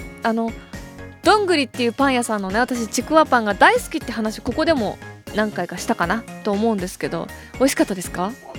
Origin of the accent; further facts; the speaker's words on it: Hokkaido, Japan; now in Tokyo, Japan; あやっぱ私ってどさんこなんだなって。東京に引っ越してきてもう12、3年経つけど